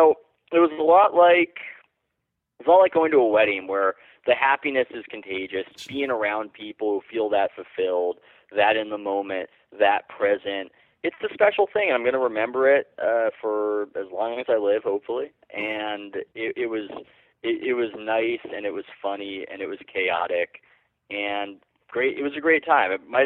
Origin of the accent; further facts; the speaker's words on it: San Diego, California, United States; Yeah, well, I'm from San Diego, so I'm pretty much I've got the sensitivity of a man without skin.